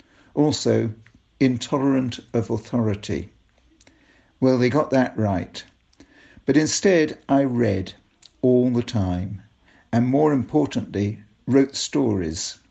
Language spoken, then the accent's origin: English; South East England, United Kingdom; born there; I was born in Kent, 1928.